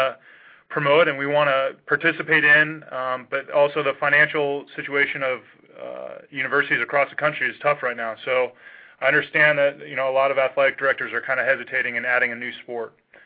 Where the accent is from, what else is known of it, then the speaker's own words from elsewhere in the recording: San Diego, California, United States; I grew up in San Diego, and so I love that opportunity for the sport to grow in that direction.